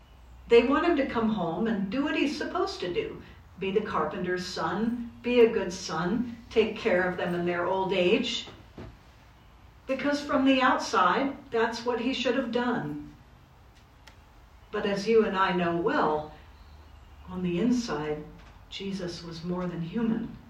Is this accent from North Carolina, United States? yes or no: no; Jacksonville, Florida, United States; I am from Jacksonville, Florida, from the cathedral.